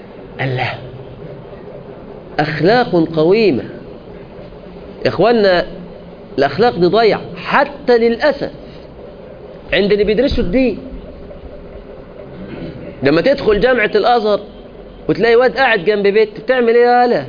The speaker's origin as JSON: {"language": "Arabic", "country": "Egypt", "said": "قلت لها اي ام ايجيبشن، يعني انا ايه، انا مصري"}